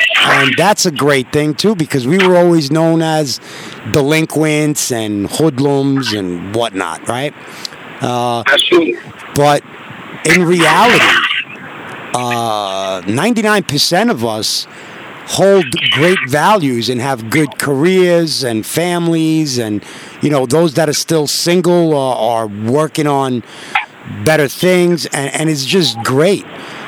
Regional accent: Queens, New York, United States; Being that I'm from Queens, you know, I don't ring my own bell.

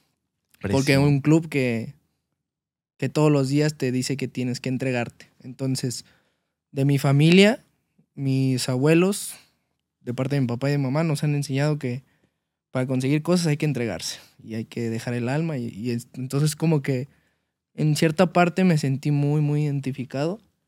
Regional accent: Mexico City, Mexico; Me veía en Ciudad de México, porque soy obviamente de Ciudad de México

